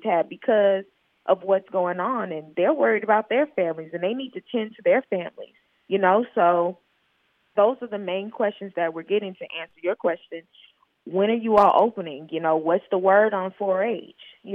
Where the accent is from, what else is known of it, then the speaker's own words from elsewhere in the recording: Atlanta, Georgia, United States; You know, I'm from Atlanta, so it's not as intimate, you know.